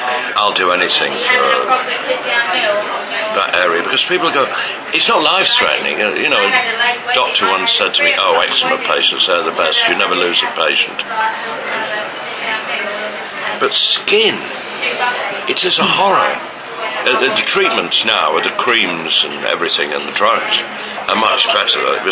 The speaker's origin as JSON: {"language": "English", "town": "Leeds", "region": "Yorkshire and the Humber", "country": "United Kingdom", "tie": "born or raised there", "said": "I was in my hometown"}